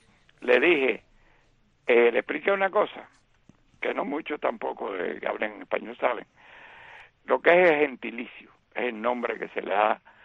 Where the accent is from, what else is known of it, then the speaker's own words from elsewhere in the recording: Cuba; born there; Porque yo nací en Cuba.